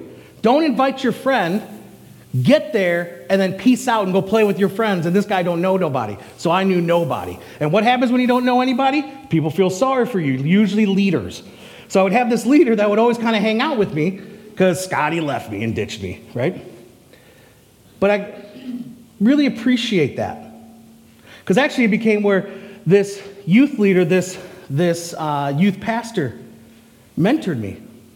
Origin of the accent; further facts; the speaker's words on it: Texas, United States; born there; also born or lived in Uganda / Russia / Canada; I was born in Texas. My family moved up here when my dad got a job at General Mills and Power Packaging